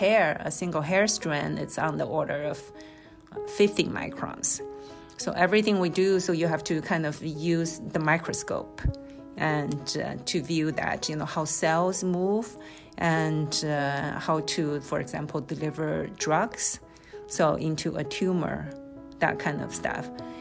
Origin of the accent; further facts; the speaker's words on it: Shanghai, China; English is a second language; moved away as an adult; also born or lived in United States; now in Japan; I was born in Shanghai, and I grew up in China. I went to college in China, and then applied for a graduate school. I moved to United States.